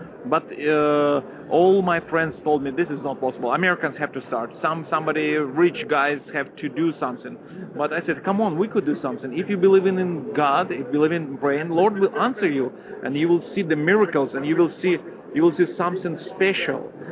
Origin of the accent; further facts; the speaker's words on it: Almaty, Kazakhstan; Actually, I'm from Kazakhstan, a city, Almaty, which is located between Afghanistan, Pakistan, Iran, China, and Russia.